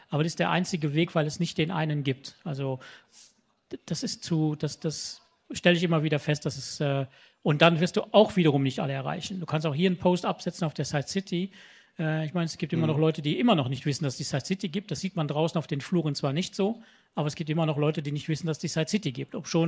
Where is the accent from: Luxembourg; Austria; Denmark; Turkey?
Luxembourg; In meinem Heimatland Luxemburg gibt es sowas.